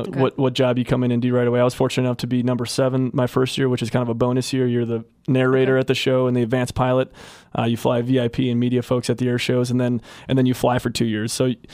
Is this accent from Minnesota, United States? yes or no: yes; Minnesota, United States; Well, I'm from Minnesota, actually.